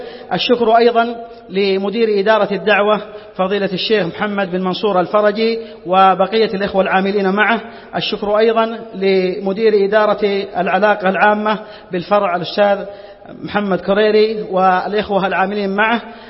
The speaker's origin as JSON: {"language": "Arabic", "country": "Saudi Arabia", "said": "بلادنا المملكة العربية السعودية"}